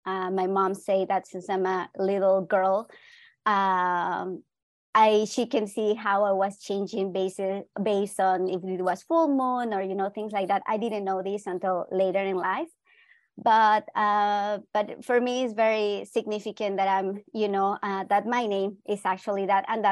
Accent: Veracruz, Mexico; And then, I come from the Mesoamerican territory. So I come from Veracruz, and this state, it has 12 indigenous groups.

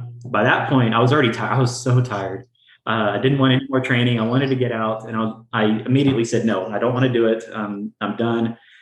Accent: Dallas, Texas, United States; I grew up in Dallas. So I'm born in Texas, spent my first 18, 19 years there.

